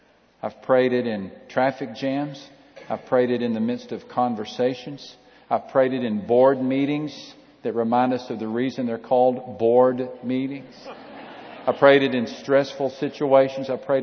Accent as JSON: {"language": "English", "region": "Texas", "country": "United States", "tie": "born or raised there", "said": "Where I grew up in West Texas, there was a town called No Trees, Texas."}